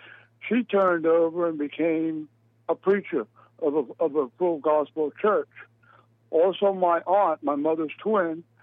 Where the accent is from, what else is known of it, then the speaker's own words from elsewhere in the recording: Key West, Florida, United States; I came up, born and raised in Key West, Florida. I started in the dark cult at the age of about 14 years of age.